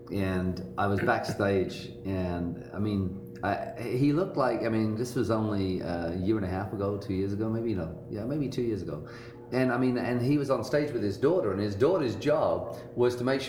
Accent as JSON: {"language": "English", "region": "England", "country": "United Kingdom", "said": "I came in from England"}